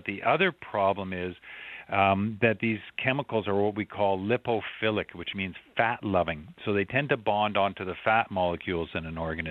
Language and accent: English; Vancouver, British Columbia, Canada; but I grew up on the West Coast in a temperate rainforest in Vancouver, British Columbia.